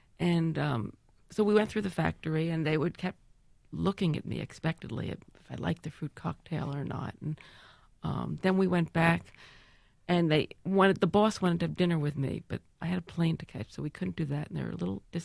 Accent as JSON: {"language": "English", "region": "New York", "country": "United States", "said": "I'd said something like, I'm from New York"}